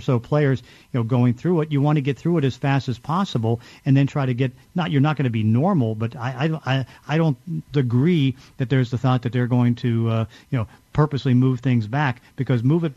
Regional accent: Braddock, Pennsylvania, United States; You know, I grew up in Braddock, PA, and, you know, Braddock, PA was the worst ghetto in the state of Pennsylvania.

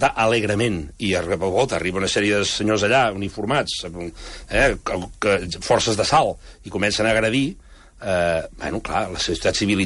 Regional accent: Barcelona, Catalonia, Spain; de Sants, del meu barri de Barcelona

